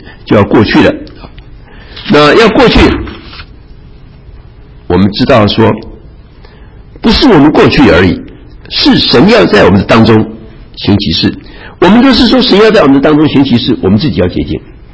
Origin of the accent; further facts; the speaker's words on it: China; 我们中国人肘大概比较短一点的，外国人肘可能比较长一点啊。